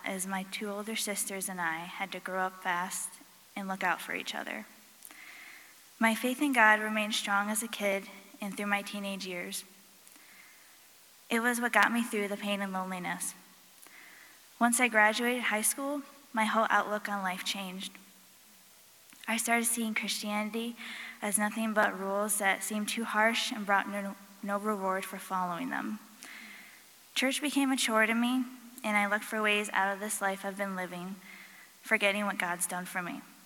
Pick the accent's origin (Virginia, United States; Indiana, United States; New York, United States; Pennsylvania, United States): New York, United States; Amsterdam; I was born and raised in Amsterdam, New York, and I was brought up in a Christian home